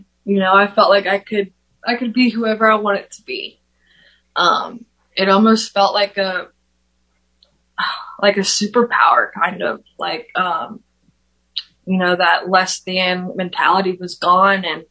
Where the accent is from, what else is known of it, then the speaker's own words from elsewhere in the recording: Mandeville, Louisiana, United States; I grew up in Louisiana, a small town right outside of New Orleans, Mandeville, Louisiana.